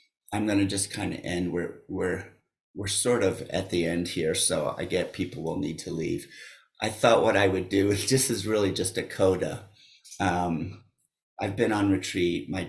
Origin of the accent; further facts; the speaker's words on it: Tulsa, Oklahoma, United States; and then I grew up in Tulsa, Oklahoma. Dad was in the oil business, in the pipeline business, actually.